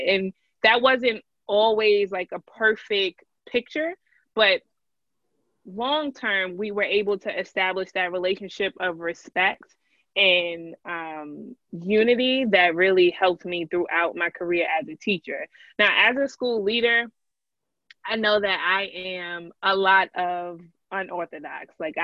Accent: New York, United States; I call them Uptowns. I'm from New York.

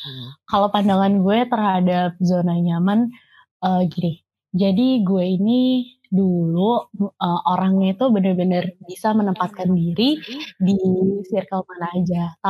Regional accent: Bekasi, West Java, Indonesia; now in Malang, Indonesia; Contoh aja nih, kayak gue asli Bekasi nih. Gue asli Bekasi dan gue keterima di salah satu universitas di Malang

